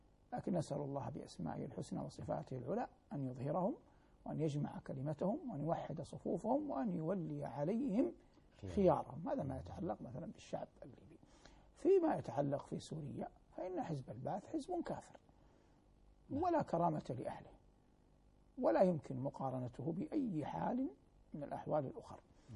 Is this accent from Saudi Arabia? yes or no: yes; Saudi Arabia; now in Doha, Qatar; أن أكون في بلد الثاني الدوحة مع اعتزازي العظيم وإجلال الكبير لبلدي الأم ووطني الغالي المملكة العربية السعودية